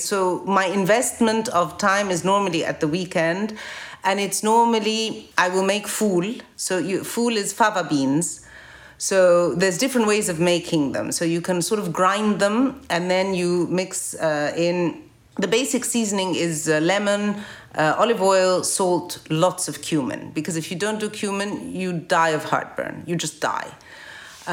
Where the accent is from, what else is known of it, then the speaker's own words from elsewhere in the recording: Cairo, Cairo Governorate, Egypt; she describes Zamalek, the neighborhood I grew up in the Cairo that I grew up during the same time.